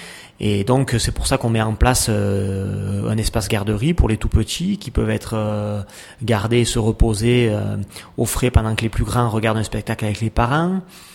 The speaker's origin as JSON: {"language": "French", "region": "Provence-Alpes-Côte d'Azur", "country": "France", "tie": "born or raised there", "said": "moi je suis originaire de la vallée du Champsaur et je suis un pur souche, donc j'aime ma vallée"}